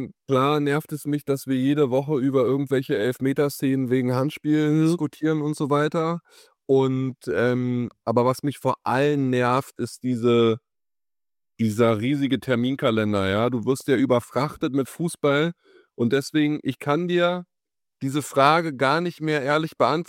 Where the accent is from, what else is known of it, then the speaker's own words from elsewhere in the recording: Germany; ich bin Deutscher. Ich bin da auch stolz, in Deutschland leben zu können und hier geboren zu sein.